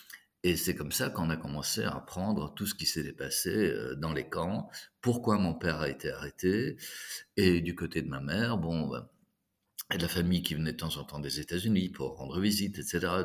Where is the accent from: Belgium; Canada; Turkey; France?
Belgium; Brussels; born there; Je suis né à Bruxelles en 1954 de parents ukrainiens.